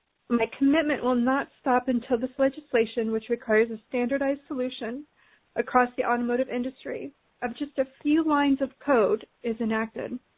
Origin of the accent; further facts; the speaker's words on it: Nebraska, United States; Just in my home state of Nebraska, a man and his granddaughter perished just weeks before my parents.